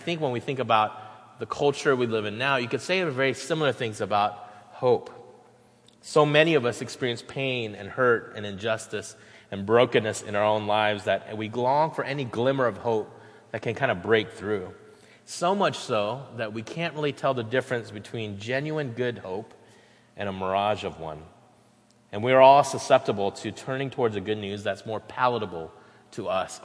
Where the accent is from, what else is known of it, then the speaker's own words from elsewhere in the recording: Florida, United States; also born or lived in South Korea; So, yeah, like he shared, I grew up in Florida. My wife grew up there as well, attended school there. My children will go to that university as well. But also, I was originally born in South Korea, so I am a southerner by every sense of that word